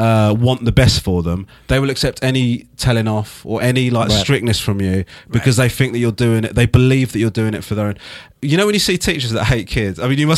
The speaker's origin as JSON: {"language": "English", "town": "Crawley", "region": "South East England", "country": "United Kingdom", "tie": "born there", "said": "I was born in Crawley, actually, which is south of."}